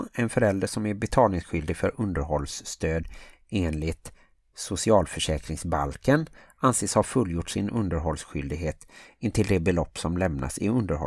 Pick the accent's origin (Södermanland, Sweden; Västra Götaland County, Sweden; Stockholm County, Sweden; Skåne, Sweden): Västra Götaland County, Sweden; Gothenburg; Och jag som är göteborgare och bonuspappa